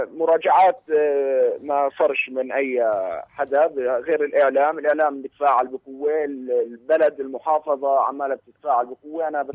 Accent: Palestine; إحنا مجتمع فلسطيني، مجتمع شاب بأغلبيته 60% تقريبا منه شباب

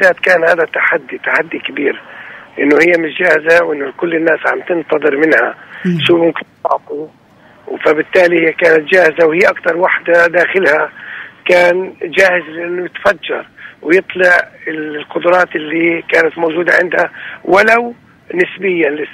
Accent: Palestine; نحن كشعب فلسطيني

